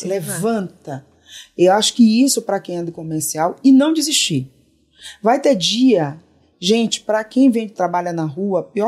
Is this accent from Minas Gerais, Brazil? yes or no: no; Bahia, Brazil; accent: Baiano; De onde você é? Por causa do sotaque, né? Baiano e tal.